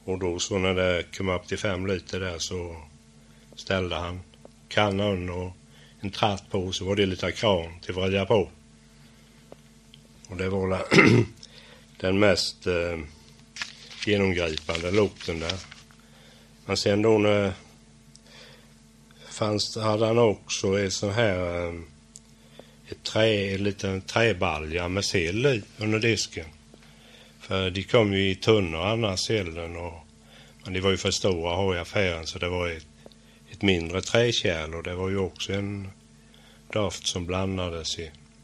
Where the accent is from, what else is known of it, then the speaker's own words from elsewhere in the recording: Klockargården, Sweden; jag är född i Klockargården, och där bodde jag ju till jag var 13 år.